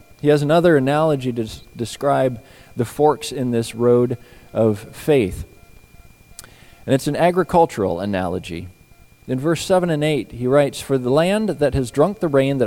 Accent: Washington, United States; also born or lived in Idaho; I grew up in the Palouse over eastern Washington, northwest Idaho there. A lot of farmland.

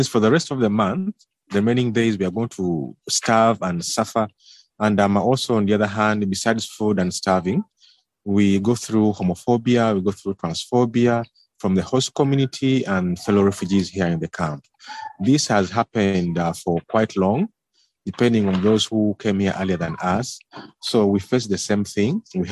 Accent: Uganda; moved away; I fled my home country, Uganda, because of my sexual orientation and for fear of being persecuted.

